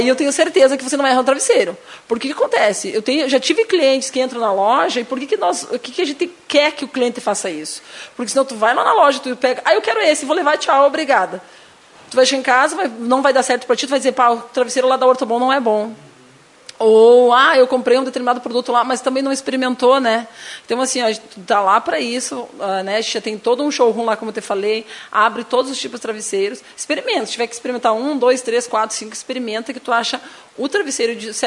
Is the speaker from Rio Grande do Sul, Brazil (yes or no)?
yes; Constantina, Rio Grande do Sul, Brazil; now in Lagoa Vermelha, Brazil; aqui em Lagoa Vermelha, porque eu não sou natural daqui, né, Júnior? Eu sou natural de Constantina, e eu vim para cá, tem 20 anos que eu vim embora para Lagoa Vermelha, né? Eu vim para cá já faz um tempo, já sou lagoense, agora já me considero.